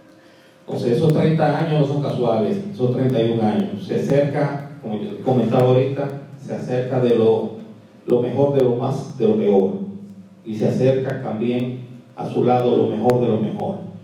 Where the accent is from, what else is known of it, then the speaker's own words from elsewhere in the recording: Dominican Republic; le extiendo mis felicitaciones como dominicano por haberse involucrado en el proyecto